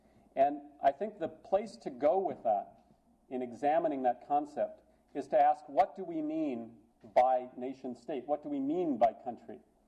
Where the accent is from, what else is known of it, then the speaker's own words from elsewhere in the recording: North Dakota, United States; now in Texas, United States; I'm from North Dakota. It's prairie. It's this beautiful, flat, usually covered with snow kind of place, right?